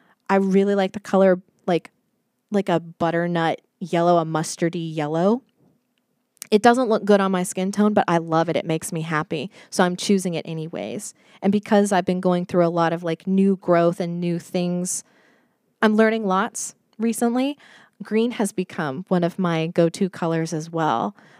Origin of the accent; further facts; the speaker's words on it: Texas, United States; like I'm from Texas, so UT orange